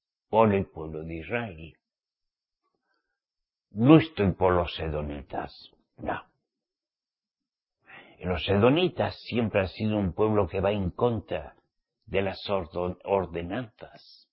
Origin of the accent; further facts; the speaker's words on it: Spain; en mi tierra, en España, no había más que la Iglesia Católica.